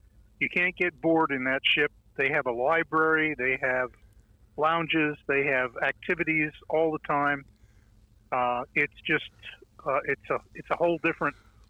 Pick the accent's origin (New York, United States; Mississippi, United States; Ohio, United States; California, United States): New York, United States; New York City; And I grew up in New York City at the end of the ocean liner era, and I always wanted to make a transatlantic passage.